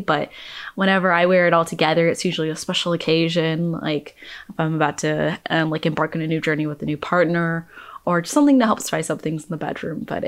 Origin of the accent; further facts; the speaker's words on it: Columbia, South Carolina, United States; I'm from Columbia, South Carolina.